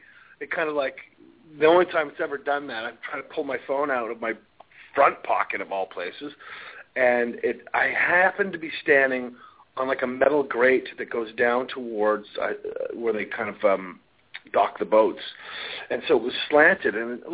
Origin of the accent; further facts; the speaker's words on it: Ottawa, Ontario, Canada; I was growing up in Ottawa. It's not so wild.